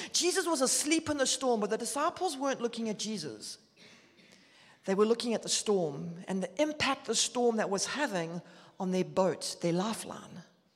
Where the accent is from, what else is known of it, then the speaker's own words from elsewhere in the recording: Durban, KwaZulu-Natal, South Africa; now in Johannesburg, South Africa; But I'm originally from Durban, and about 4 years ago, we moved to Johannesburg